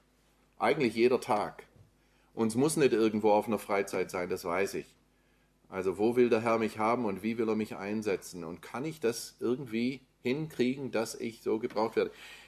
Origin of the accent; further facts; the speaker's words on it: Tübingen, Baden-Württemberg, Germany; ich bin eigentlich hier geboren in Tübingen und aufgewachsen und durfte hier zur Schule gehen. Aber ihr merkt es vielleicht an der Aussprache oder so, ich habe auch ein bisschen einen anderen Hintergrund noch. Meine Mutter kommt aus den USA und wir sind dann zweisprachig aufgewachsen